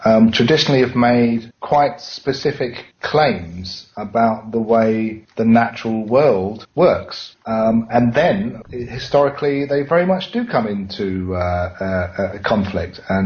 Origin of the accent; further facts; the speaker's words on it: United Kingdom; So I think that means that as a British scientist, I'm probably the wrong person to ask